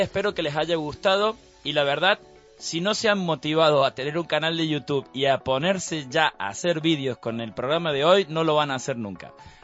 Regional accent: Argentina; Porque yo soy argentino, pero él parece también argentino, porque no para.

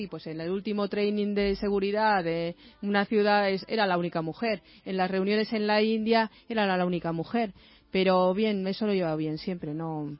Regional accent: Spain; como somos españoles y hemos trabajado juntos aquí

